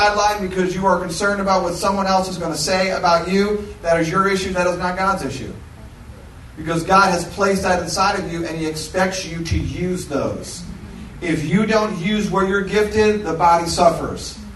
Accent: New York, United States; I'm from New York. I love the New York Yankees.

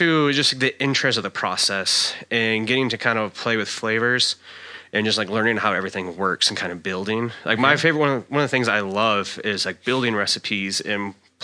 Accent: Mayville, Wisconsin, United States; also born or lived in West Bend, Wisconsin; So I was born in West Bend, Wisconsin, lived in Mayville there for about 7 years.

